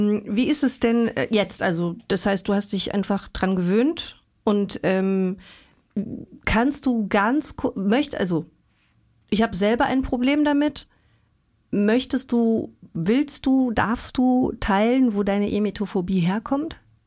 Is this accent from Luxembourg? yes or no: yes; Luxembourg; now in Berlin, Germany; Also ich bin in Luxemburg aufgewachsen, da macht man es wie in Frankreich, man gibt sich immer 3 Küsschen auf die Wangen.